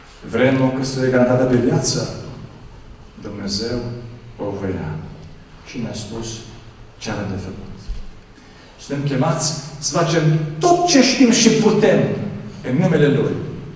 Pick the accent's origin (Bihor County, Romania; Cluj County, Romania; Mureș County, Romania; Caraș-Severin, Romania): Cluj County, Romania; Dej; Eu sunt de la Dej.